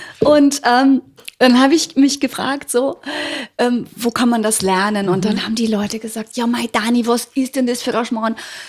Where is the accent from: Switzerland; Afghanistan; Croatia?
Croatia; Ugljan, Zadar County; now in Germany; Von der Insel Ugljan.